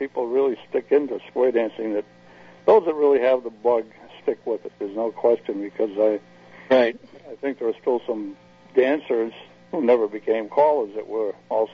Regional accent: Pawtucket, Rhode Island, United States; also born or lived in Central Falls; I was born in Rhode Island, actually in Central Falls, lived in Pawtucket, and Pat was born in Providence. Uh-huh. So we're native New Englanders.

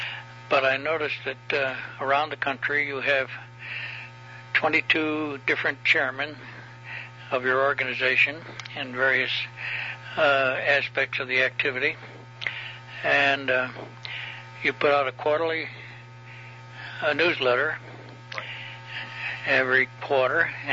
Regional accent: Connecticut, United States; Well, of course, I grew up in Connecticut, and I spent all my square dance calling experiences throughout New England and the Northeast

